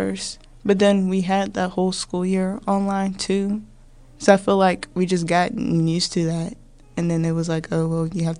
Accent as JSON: {"language": "English", "country": "United States", "said": "And you expect me to follow you because I'm an American, but you treat me differently because I'm African American."}